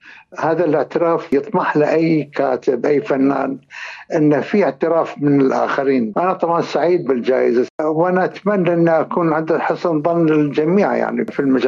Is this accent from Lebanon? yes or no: no; Bahrain; خصوصا أنا من مواليد 1950، بالتالي في الخمسينات عندنا في البحرين ما كانت في أجواء تسلية وترفيه